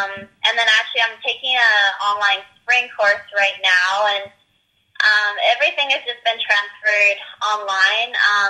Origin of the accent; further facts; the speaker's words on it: Innisfail, Alberta, Canada; So I grew up around Innisfail.